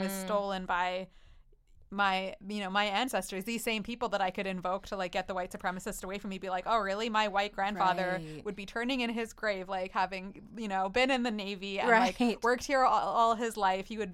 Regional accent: Trail, British Columbia, Canada; also born or lived in Edmonton, Canada; I was born in Edmonton and went through grade one there and then moved to Trail.

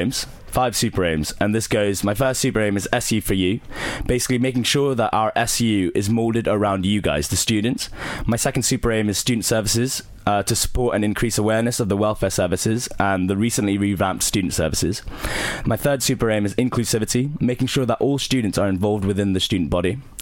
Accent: Hong Kong; English is a second language; I'm an international student, born and raised in Hong Kong, and I'm half English and half Filipino.

